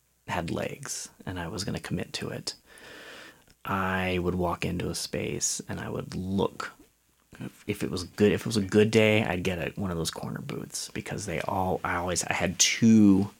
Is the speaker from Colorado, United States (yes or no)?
no; Aiken, South Carolina, United States; the only ones I particularly wanted one from my hometown of Aiken, South Carolina.